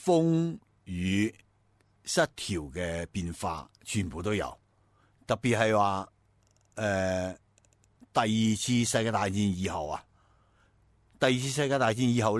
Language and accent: Chinese; Taiwan; 那另外呢，拿我们台湾来讲，我们台湾人对环保的观念还是很模糊的。